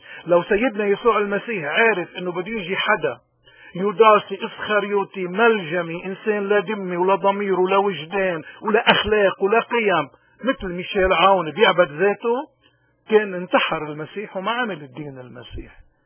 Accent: Lebanon; نحن كلبنانيين شو انعكاسات هذا القرار علينا؟

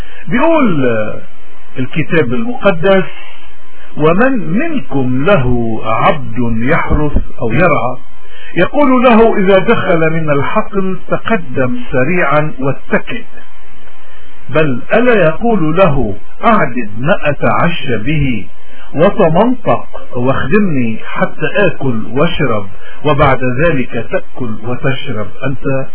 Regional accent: Lebanon; نحن بممارساتنا خصوصا كلبنانيين معودين يكون عنا بتعاطينا مع الآخرين

